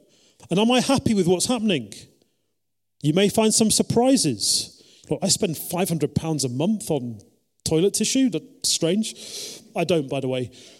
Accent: England, United Kingdom; Most people in our culture do not enjoy talking about money. It's too personal, we're too English.

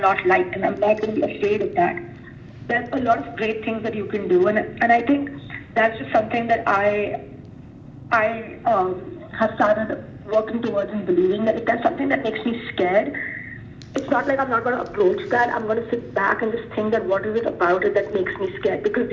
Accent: India; growing up in India, I come to a developed world.

